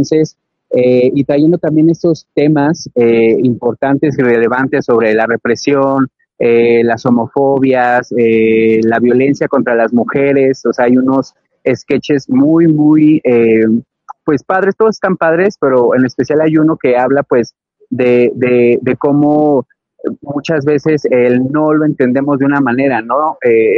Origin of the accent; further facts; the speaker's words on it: Mexico; hasta nuestros días sigue siendo un referente y un archivo cultural de nosotros como mexicanos